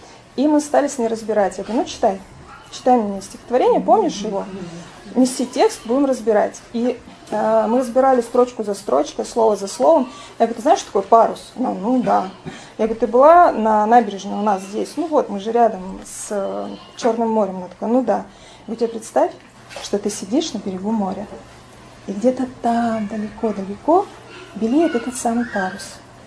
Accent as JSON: {"language": "Russian", "town": "Tyumen", "region": "Tyumen Oblast", "country": "Russia", "tie": "born or raised there", "said": "Я приехала туда, когда мне было 23 года. И на тот момент я сама родом из Тюмени. Это областной город большой достаточно."}